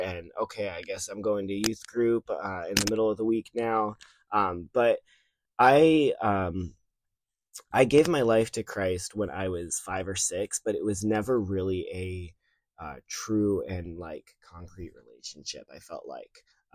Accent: Yucaipa, California, United States; I am a sophomore biblical studies major with a Christian ministries minor. I'm from SoCal. I'm from a small town of Yucaipa. And I've lived here in SoCal my entire life

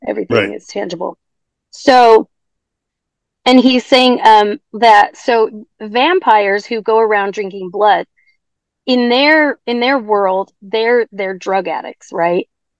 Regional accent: Provo, Utah, United States; also born or lived in Gallup, New Mexico; I'm Native American. I'm Navajo. We lived on the reservation till I was six, and then my mom became Mormon and went to BYU to go to school.

